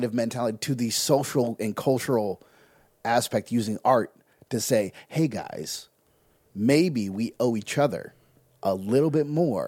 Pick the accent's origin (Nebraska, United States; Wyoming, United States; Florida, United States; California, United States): California, United States; Fort Bragg; So I grew up in Fort Bragg, California. It's a small town on the coast of California.